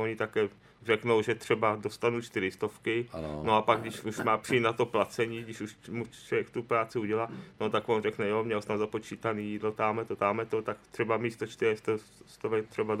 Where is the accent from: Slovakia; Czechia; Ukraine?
Czechia; Poděbrady, Central Bohemian Region; moved away; Můj životní příběh, já odtud nepocházím, a pocházím z Poděbrad. No a mě už to sem zaválo, já už tady jsem asi 6. rok